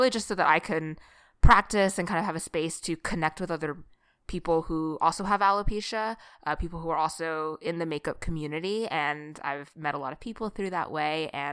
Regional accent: Sacramento, California, United States; I'm from Sacramento, so the Kings are my home team. I had a Kings poster up in my room.

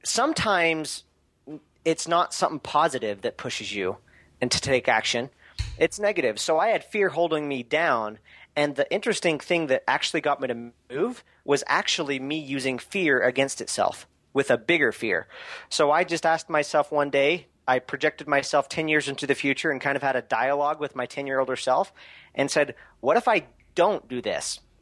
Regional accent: Utah, United States; I mean, I found out later that Russell was actually like my neighbor growing up in Utah. We lived close, but we ran in different circles.

